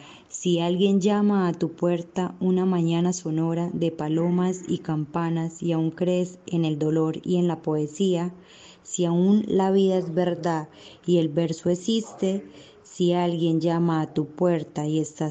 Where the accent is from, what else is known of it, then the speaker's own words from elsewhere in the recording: Colombia; first language Spanish; Catalan is a second language; Soc de Colòmbia, soc colombiana. Meva llengua materna és el castellà.